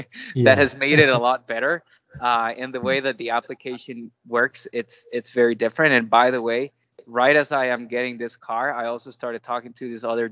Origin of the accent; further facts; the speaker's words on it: Costa Rica; English is a second language; I'm born and raised in Costa Rica.